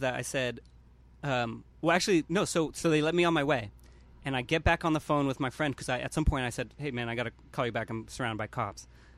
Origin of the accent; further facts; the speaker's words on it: California, United States; So they asked me where I'm from. I say I'm from California.